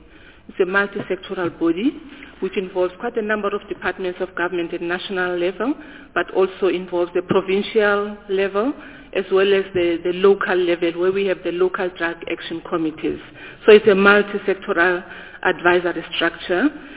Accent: Soweto, Gauteng, South Africa; I was born and bred in Soweto. And And I went to my primary education and secondary education in Soweto, Ngube Secondary High.

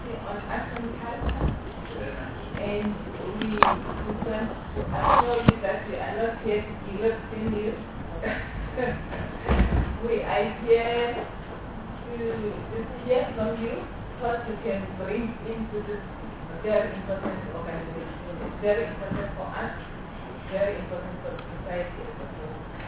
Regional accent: Eastern Cape, South Africa; English is a second language; I'm from the Eastern Cape. My mother's family is in Kosovo. In the Eastern Cape, I come from a single village.

